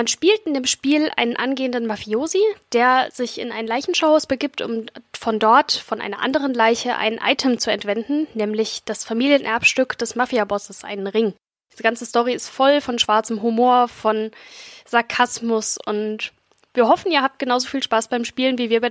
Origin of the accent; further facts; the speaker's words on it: Mainz, Rhineland-Palatinate, Germany; also born or lived in Dresden; ich komme selber ursprünglich aus Mainz, habe die letzten 4 Jahre in Dresden Musiktheorie studiert